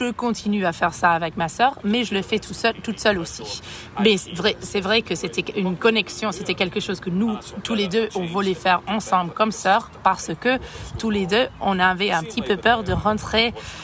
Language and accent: French; Scotland, United Kingdom; French is a second language; moved away as an adult; also born or lived in Spain; J'ai vécu après avoir terminé mes études, je suis partie de l'Écosse très rapidement. Je suis allée en Espagne en pensant que j'allais jamais retourner.